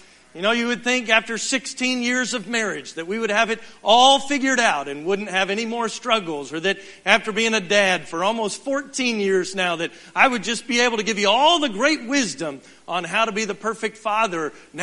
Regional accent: Houston, Texas, United States; It's wonderful growing up in Houston. You know, we like Houston a lot

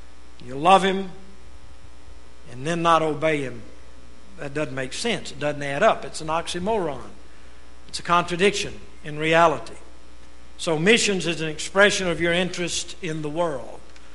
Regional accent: United States; Oh, I thank God I was raised in a Christian home. I thank God I was raised in America. I heard about Jesus when I was a little boy.

